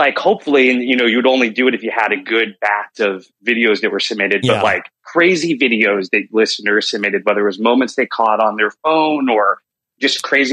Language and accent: English; Connecticut, United States; I read howdy y'all to Rob, get a rise out of Akiva because I'm from Connecticut.